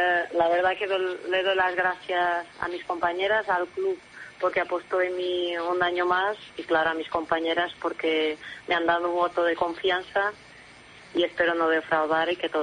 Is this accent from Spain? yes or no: no; Portugal; Spanish is a second language; Encima que soy portuguesa